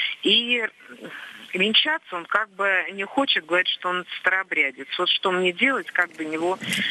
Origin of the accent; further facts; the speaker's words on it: Krasnogorsk, Moscow Oblast, Russia; Я из Красногорска, Московской области.